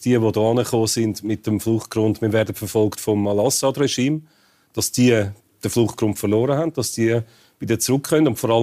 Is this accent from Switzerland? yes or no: yes; Switzerland